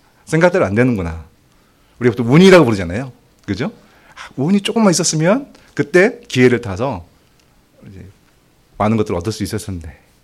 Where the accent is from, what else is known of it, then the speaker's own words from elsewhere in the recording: Dangjin, South Chungcheong, South Korea; 저희 이제 본가가 충남 당진인데 당진에서 부자셨거든요.